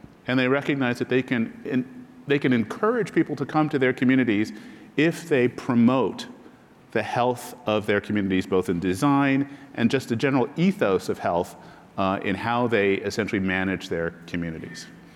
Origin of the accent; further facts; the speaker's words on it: Canada; I mean, I grew up in Canada.